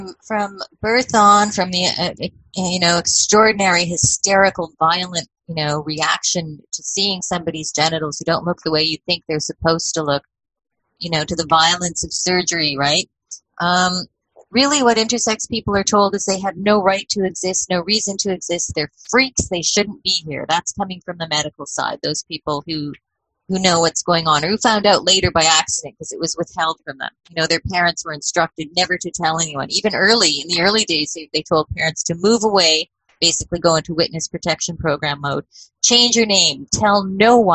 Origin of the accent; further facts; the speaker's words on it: Edmonton, Alberta, Canada; I remember growing up in Edmonton, even as a teenager, so that would have been, you know, in the late 70s and 80s